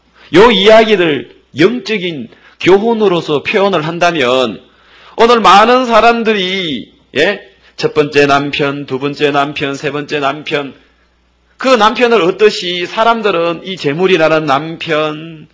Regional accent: Hapcheon, South Gyeongsang, South Korea; 저희 고향은요 경남 합천군 가야면 그 치인리라고 해가지고요.

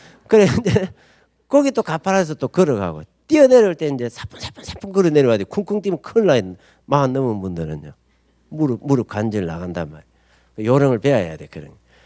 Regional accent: Geochang, South Gyeongsang, South Korea; 그 이제 제 고향이 거창이었어요.

